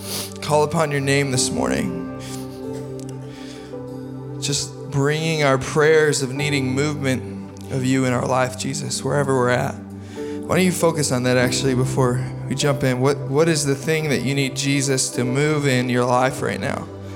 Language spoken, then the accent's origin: English; Michigan, United States; If you didn't know, I'm from Michigan.